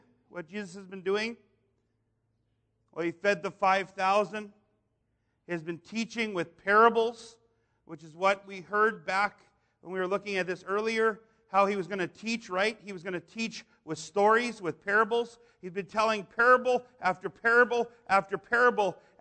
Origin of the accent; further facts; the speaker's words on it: Canada; I come from Canadian background, but even before that, German background, I would say, you know, I'm German Canadian. See, in Canada, everything's hyphenated.